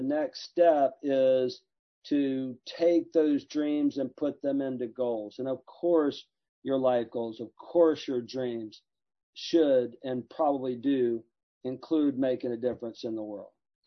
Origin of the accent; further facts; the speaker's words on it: Alabama, United States; I said, man, when I was growing up in Alabama, kids, don't listen to this. Don't do this. Okay. When you grow up in lower Alabama on welfare, you know, I didn't read books.